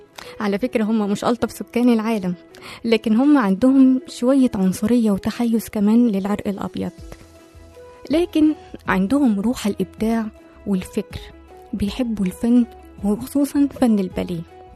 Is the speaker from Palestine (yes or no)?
no; Egypt; ربنا يحفظ بلدنا مصر